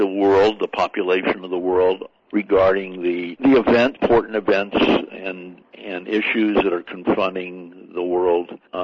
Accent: California, United States; I mean, I grew up in the Bay Area, so I understand it.

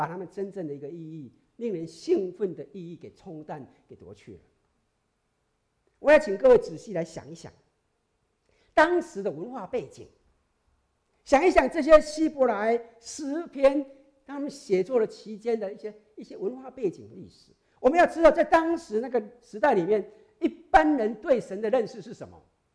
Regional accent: Taiwan; 你知道我是台湾出来的哈

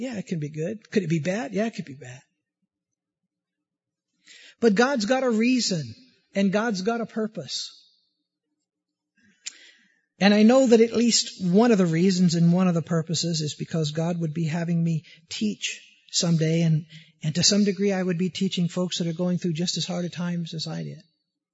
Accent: Peoria, Illinois, United States; I'm extremely grateful I grew up in Peoria. I'm extremely grateful I grew up with 6 brothers and 4 sisters.

